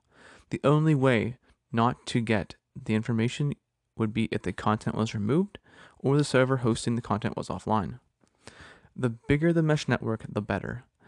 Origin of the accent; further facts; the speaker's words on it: Pennsylvania, United States; In my home state of Pennsylvania, there's a nonprofit called MetaMesh.